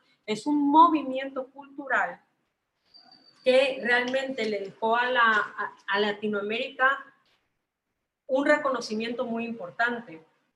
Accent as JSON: {"language": "Spanish", "country": "Mexico", "said": "yo soy mexicana y pues, hay muchas, ¿no?"}